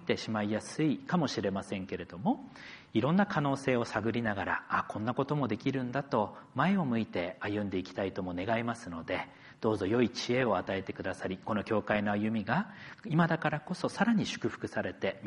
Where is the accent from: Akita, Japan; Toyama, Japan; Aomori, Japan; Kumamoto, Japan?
Akita, Japan; その強調されるほど田舎地方は私の出身でもある地方でですね